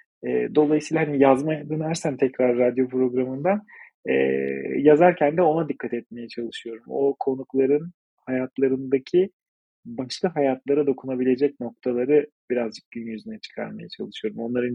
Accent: Ankara, Turkey; Ankara aşığı bir Ankaralıyım. Gerçekten de öyle. Ben Ankara'yı çok seviyorum. Doğduğum, büyüdüğüm, ilk yarımın kabuk bağladığı şehir.

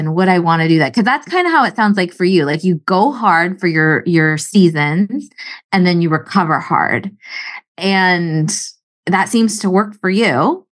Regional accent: California, United States; well, I'm from California, so that's like really far and wasn't familiar to me until I moved to the East Coast.

